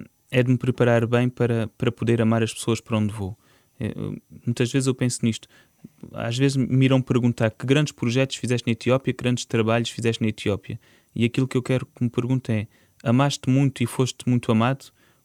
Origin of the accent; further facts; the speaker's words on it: Mozambique; now in Portugal; eu lembro-me quando vim de Moçambique